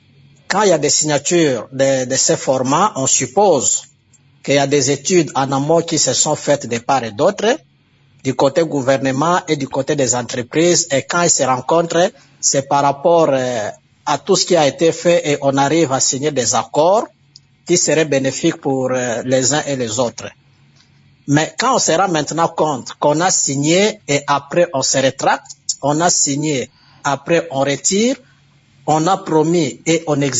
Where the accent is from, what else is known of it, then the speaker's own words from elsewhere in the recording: DR Congo; Nous sommes Congolais